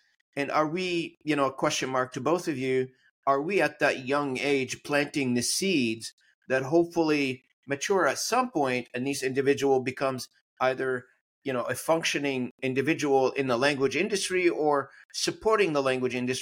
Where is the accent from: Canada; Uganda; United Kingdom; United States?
Canada; English is a second language; there is a room for somebody to be nationalist, being a Canadian, and speak whatever language I want to speak, but I could remain to be Canadian.